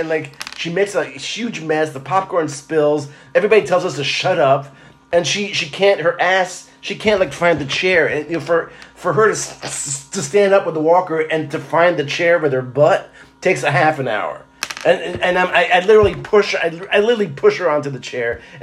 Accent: New Jersey, United States; hey, you know, I'm here from Jersey

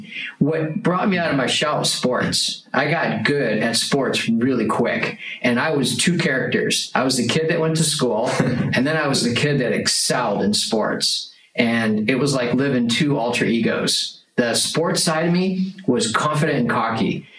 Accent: Detroit, Michigan, United States; first language German; English is a second language; when I went to first grade, I couldn't speak a word of English. My parents had moved to a German neighborhood in Detroit, and all we spoke was German.

